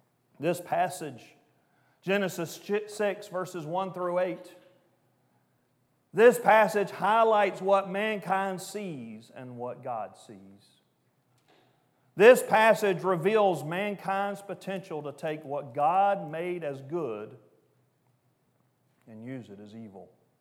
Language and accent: English; Bible Belt, United States; I grew up in the Bible Belt.